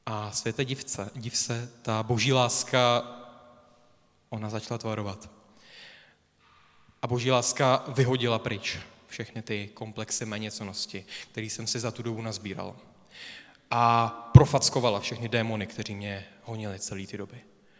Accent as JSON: {"language": "Czech", "town": "Úpice", "region": "Hradec Králové Region", "country": "Czechia", "said": "já jsem z Sebečka z Úpice. Na rozdíl od Honzy jsem z kompletně nevěřícího prostředí."}